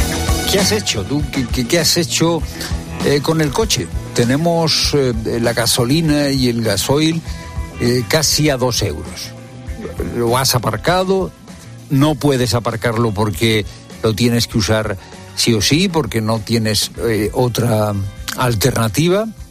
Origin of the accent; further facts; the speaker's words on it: Spain; somos los españoles